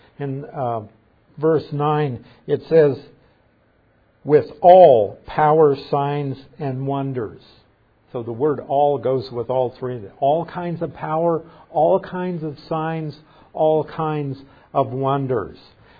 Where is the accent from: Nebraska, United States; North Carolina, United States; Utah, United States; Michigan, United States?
Nebraska, United States; I don't know if it may be just because I'm a hick from Nebraska